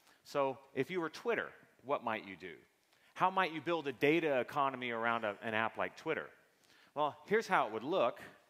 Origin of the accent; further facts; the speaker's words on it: Seattle, Washington, United States; I'm from Seattle. Get my ass out of here. I want some sun.